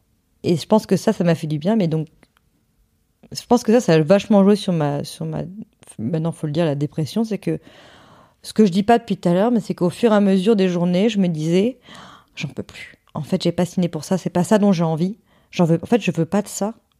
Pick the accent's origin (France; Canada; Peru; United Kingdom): France; Hossegor, Nouvelle-Aquitaine; on est parti dans le sud-ouest chez moi, à Osgore